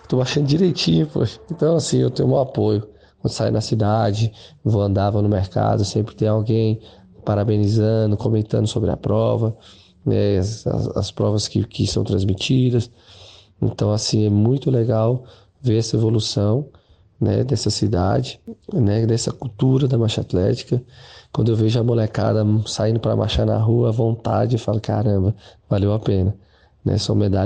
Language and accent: Portuguese; Brasília, Federal District, Brazil; born there; Eu nasci aqui em Brasília, né? Moro em Sobradinho, né? A cidade satélite que fica ali 23 quilômetros, 20 quilômetros de Brasília de fato, né?